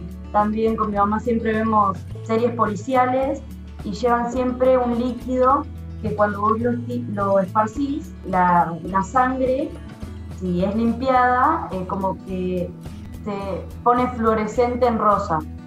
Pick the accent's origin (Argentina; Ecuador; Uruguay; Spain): Argentina; Viedma, Río Negro; soy de Viedma.